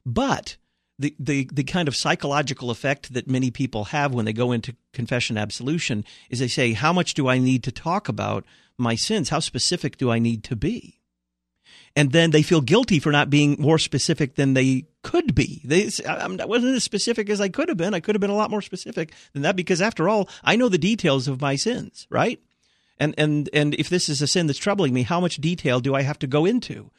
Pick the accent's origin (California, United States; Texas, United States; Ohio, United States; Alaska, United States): Texas, United States; accent: Texas; And my accent is a deeply suppressed Texas accent. It's deeply suppressed. So it's messed with every word I say.